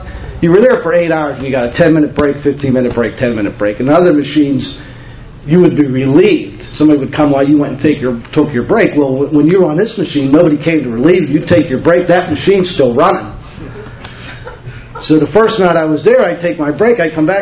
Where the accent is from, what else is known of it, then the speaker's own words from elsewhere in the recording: Pittsburgh, Pennsylvania, United States; In the wintertime, I'm from Pittsburgh, and in the wintertime, a lot of children's parents head south